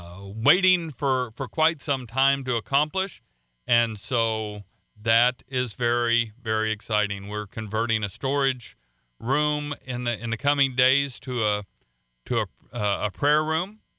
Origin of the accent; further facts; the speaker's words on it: the South, United States; And yes, I am from the South.